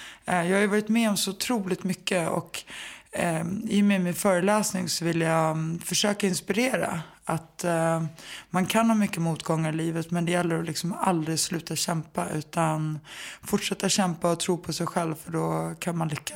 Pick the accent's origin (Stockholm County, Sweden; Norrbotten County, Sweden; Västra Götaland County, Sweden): Stockholm County, Sweden; Stockholm; born or raised there